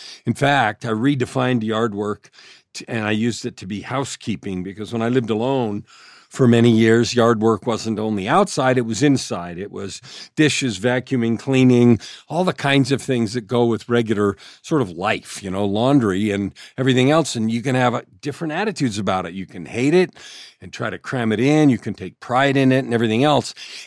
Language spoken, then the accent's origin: English; San Francisco, California, United States; born there; I've always lived in sort of a suburban area. I was born in San Francisco, and my first very few years, 3 years, I think, were in an apartment.